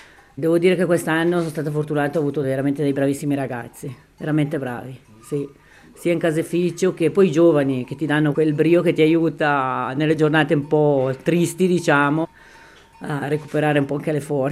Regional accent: Fusio, Ticino, Switzerland; Allora, io sono nata e cresciuta a Fusio, figlia di un contadino.

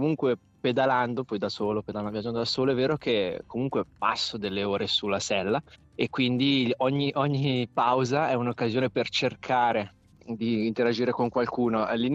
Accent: Brazil; E poi abbiamo avuto l'occasione di mangiare assieme la sera, da brasiliano, quindi abbiamo parlato molto di Brasile

